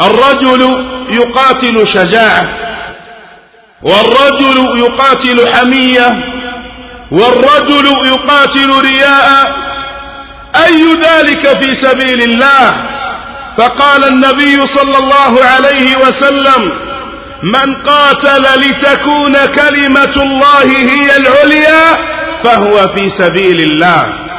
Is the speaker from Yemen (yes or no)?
yes; Yemen; بعض أجزاء بلادنا اليمن